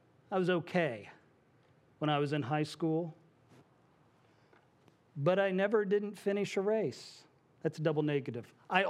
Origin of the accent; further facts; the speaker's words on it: Indiana, United States; also born or lived in Illinois; I'm from Indiana originally. That's where I was born. We moved from Illinois, and I know y'all get confused about the I states up north.